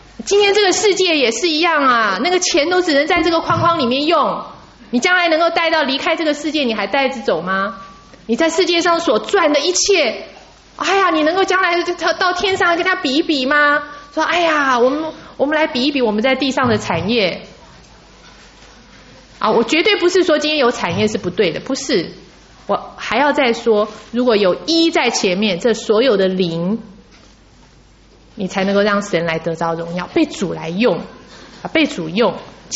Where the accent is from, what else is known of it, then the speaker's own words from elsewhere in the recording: China; 我们中国人特别讲关系啊，表哥表妹、堂哥堂啊，一大堆啊。